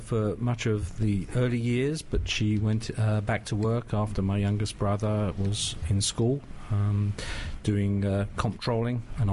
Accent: London, United Kingdom; moved away as an adult; now in United States; Originally from London, United Kingdom.

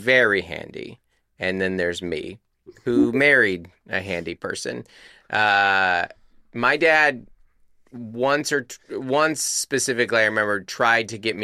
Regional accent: Texas, United States; This girl, you know, this girl growing up in Northwest Texas.

